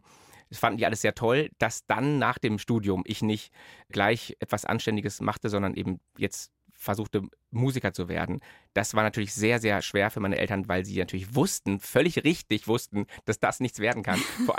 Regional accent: North Rhine-Westphalia, Germany; ich komme aus der Arbeiterklasse im Ruhrgebiet

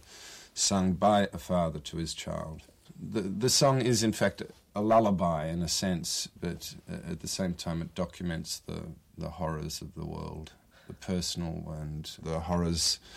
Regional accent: Australia; now in Brazil; I'm Australian. I've lived in many different countries, and at the moment I happen to be living in Brazil.

